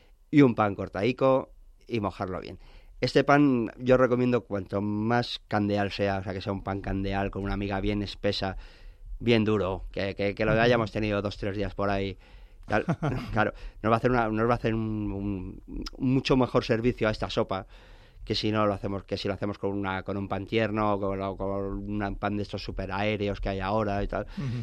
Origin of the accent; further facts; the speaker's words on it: Madrid, Community of Madrid, Spain; yo soy madrileño.